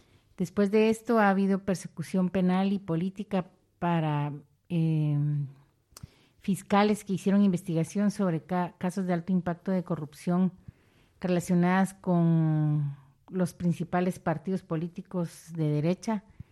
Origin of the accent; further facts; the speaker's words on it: Guatemala; vengo de Guatemala y yo hago investigación y periodismo